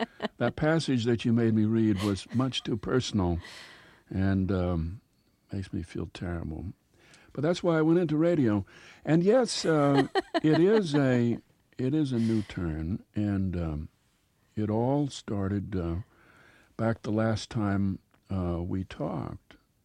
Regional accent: Minnesota, United States; Perhaps because I'm from Minnesota and grew up in a small town, this Philadelphia sophisticate believes that I'm not capable of having had these feelings.

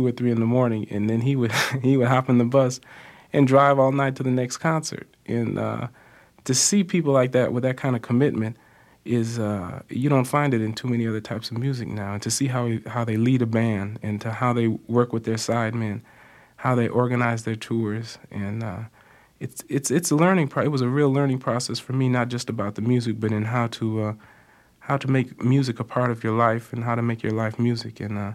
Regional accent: Cleveland, Ohio, United States; now in Chicago, United States

